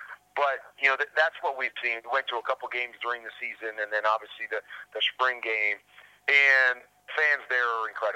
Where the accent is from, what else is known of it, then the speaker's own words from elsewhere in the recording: Cedar Rapids, Iowa, United States; And I grew up in Cedar Rapids, Iowa. So in Iowa, we didn't have a pro sports team.